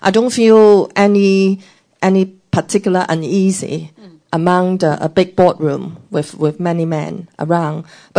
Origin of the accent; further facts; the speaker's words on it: Hong Kong; But to me, I thought growing up in Hong Kong and actually entering banking, I have never actually felt much restriction as to actually trying to work hard and contribute.